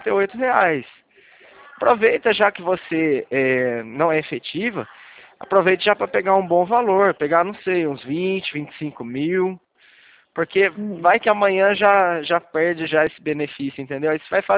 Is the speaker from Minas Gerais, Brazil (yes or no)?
no; São Paulo, Brazil; Eu sou do interior de São Paulo. Cidade que eu moro aqui chama Leme.